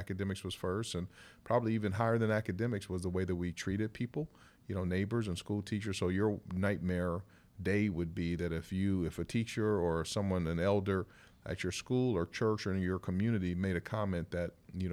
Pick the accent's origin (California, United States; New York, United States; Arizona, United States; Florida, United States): Arizona, United States; Phoenix; Yeah, so Phoenix, if you spend a little time there, it's a beautiful place. The weather's always good and dry, heat. But as far as my childhood is concerned, I was b